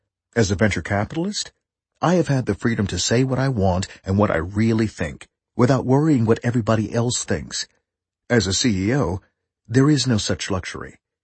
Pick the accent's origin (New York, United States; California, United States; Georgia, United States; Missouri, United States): California, United States; Berkeley; growing up in Berkeley with communist grandparents